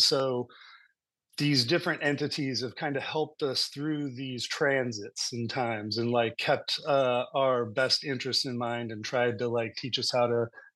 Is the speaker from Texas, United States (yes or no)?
yes; Texas, United States; But I grew up in Texas and had Southwest Native American influences all around me.